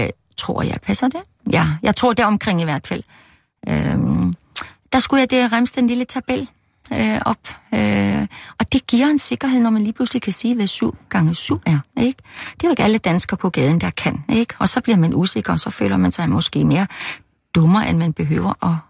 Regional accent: Germany; now in Denmark; Jeg tror, jeg har været meget at være glad for den form for uddannelse, opdragelse, dannelse, jeg har fået i det gamle Østtyskland.

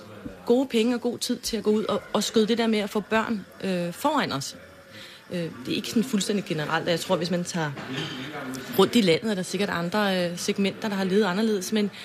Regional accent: Copenhagen, Capital Region of Denmark, Denmark; Det kan godt være, at du er fra Jylland, og jeg er fra København

